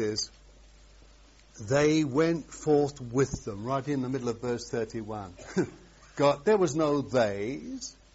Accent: England, United Kingdom; It's not practiced in our lands, I ought to say, being an Englishman

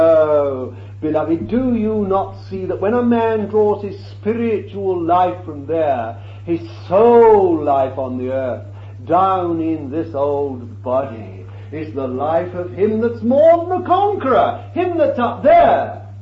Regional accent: England, United Kingdom; and I'm not an Englishman anymore. I ceased to be an Englishman when I was born again.

